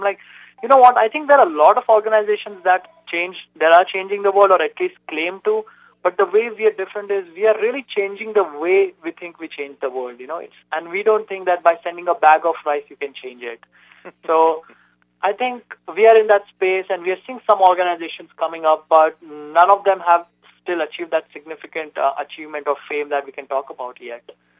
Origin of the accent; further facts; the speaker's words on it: India; English is a second language; now in United States; I'm from India, and starting a company, this kind of a company in America, brings additional challenges for me.